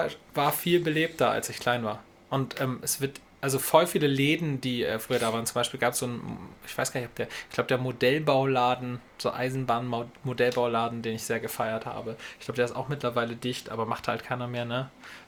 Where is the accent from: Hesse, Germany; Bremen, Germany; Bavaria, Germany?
Bremen, Germany; Bremerhaven; born there; Ich bin ja gebürtiger Bremerhavener, sozusagen das absolute Heimspiel.